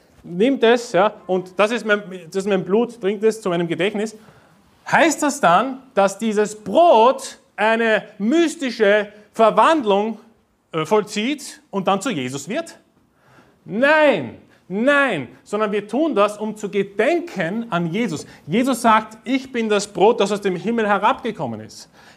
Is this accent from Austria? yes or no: yes; Austria; accent: Austrian German; Ich spreche nämlich Österreichisch-Deutsch.